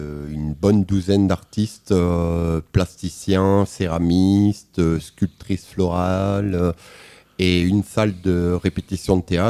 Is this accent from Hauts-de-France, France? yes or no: yes; Hauts-de-France, France; Nord-Pas-de-Calais, je faisais mes petits graffitis dans mon coin là-bas